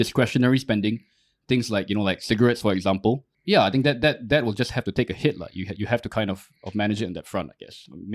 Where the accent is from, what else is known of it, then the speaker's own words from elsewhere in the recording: Singapore; I didn't choose to kind of be born Singaporean. I am Singaporean.